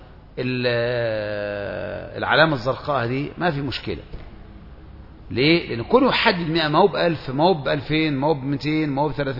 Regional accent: Kafr El Sheikh, Kafr El Sheikh Governorate, Egypt; أنا من كفر الشيخ وقع مني 100 جنيه في طنطا

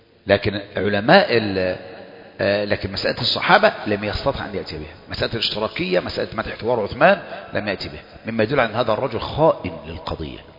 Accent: Egypt; إحنا بقى عندنا في مصر

